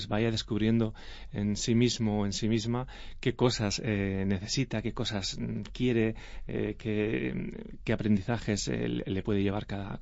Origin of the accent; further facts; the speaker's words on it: Burgos, Castile and León, Spain; Tenemos también previsto hacerlo en Burgos, mi ciudad natal, que me hace muchísima ilusión.